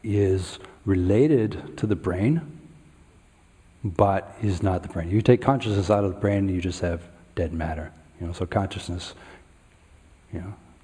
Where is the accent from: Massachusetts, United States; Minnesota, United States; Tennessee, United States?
Minnesota, United States; It certainly wasn't social conditioning from growing up in Minnesota.